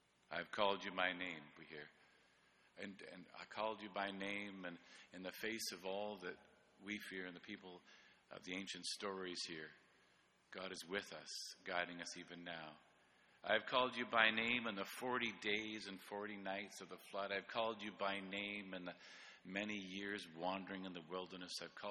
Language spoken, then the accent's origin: English; Canada; And here we come, because we are Canadian.